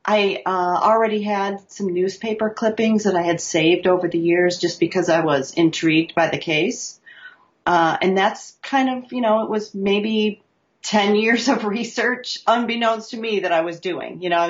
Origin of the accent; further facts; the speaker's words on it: Michigan, United States; also born or lived in Detroit, United States; I grew up in Michigan. I was born in Detroit, grew up in some of the southern Michigan suburbs.